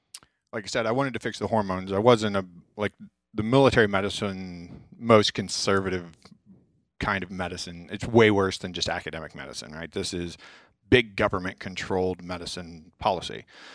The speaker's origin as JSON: {"language": "English", "region": "Midwest", "country": "United States", "said": "So I can make fun of people in the Midwest because I'm from the Midwest. Kind of the South Midwest."}